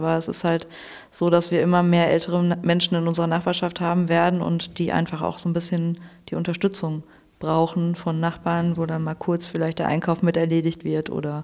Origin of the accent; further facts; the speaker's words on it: Dortmund, North Rhine-Westphalia, Germany; Ich komme aus Hörde und nicht ich komme aus Dortmund